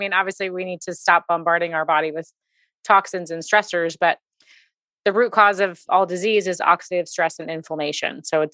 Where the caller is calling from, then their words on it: Maryland, United States; I am tuning in from Maryland